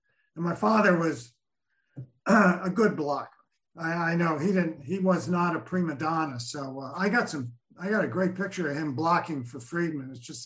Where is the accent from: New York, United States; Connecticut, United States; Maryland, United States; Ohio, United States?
New York, United States; New York City; as a kid, I grew up in Queens, New York, about 40 minutes on the train from the Polo Grounds.